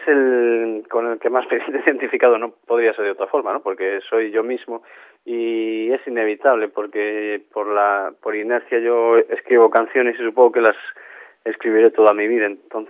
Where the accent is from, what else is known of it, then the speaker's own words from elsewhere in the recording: Galicia, Spain; escribo en galego. No lo suelo hablar, pero es un idioma que me encanta. Vamos, es de... Yo soy gallego.